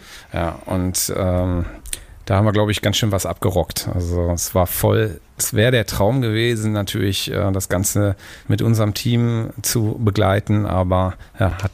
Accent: Duisburg, North Rhine-Westphalia, Germany; born there; Ich bin gebürtiger Duisburger und auch da muss ich sagen, ich liebe beide Städte, aber ich bin Duisburger, also Duisburg.

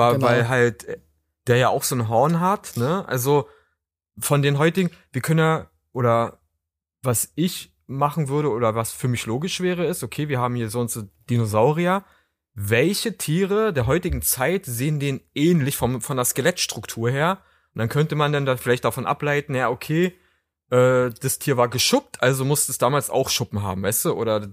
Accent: Brandenburg, Germany; Ich komme aus nicht Berlin.

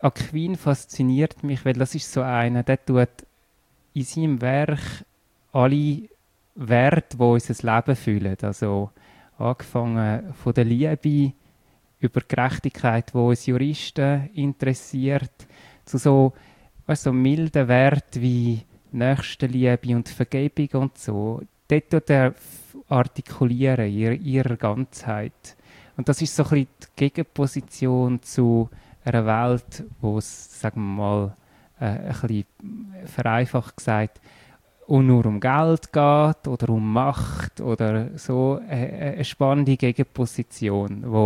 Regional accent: Erlenbach, Zurich, Switzerland; also born or lived in Zollikon / San Diego; In Zürich und dann 2 Jahre in Zolliken gewohnt, 2 Jahre in San Diego und nachher in Erlenbach.

